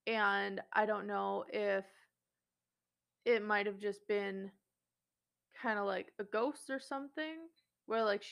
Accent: Midwest, United States; For those of you listening, we're from the Midwest, and we don't get out much.

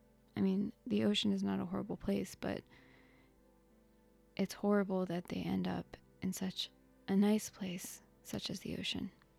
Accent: Florida, United States; I grew up in Florida, so I was fond of seafood and fish and shrimp and all that stuff.

